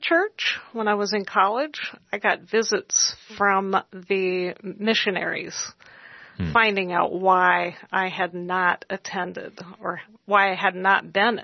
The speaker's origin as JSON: {"language": "English", "region": "Utah", "country": "United States", "said": "I am from Utah, so living amongst the Mormons and being part of the Mormon religion, it really is a culture and a community."}